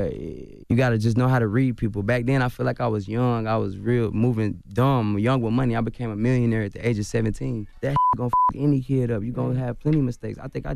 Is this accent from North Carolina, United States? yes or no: no; Chicago, Illinois, United States; born there; No, I was born in Chicago.